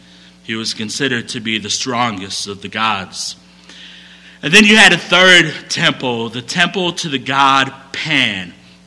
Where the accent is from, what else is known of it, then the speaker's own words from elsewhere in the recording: Illinois, United States; I'm from the city. I grew up in the Humboldt Park neighborhood